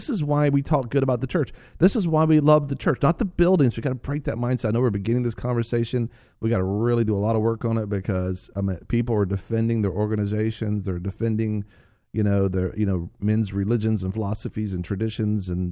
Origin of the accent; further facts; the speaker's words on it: Florida, United States; Well, I'm from Florida. We have wet heat.